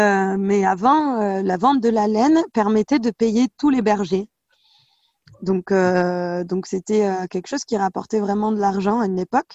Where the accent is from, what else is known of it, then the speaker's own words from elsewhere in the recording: Montargis, Centre-Val de Loire, France; also born or lived in Tours; moi je viens de Paris, enfin pas Paris mais Montargis, donc c'est à 1h30 en voiture, 1h30 de train peut-être de Paris. Donc c'est un peu la campagne, mais c'est quand même pas loin de la ville.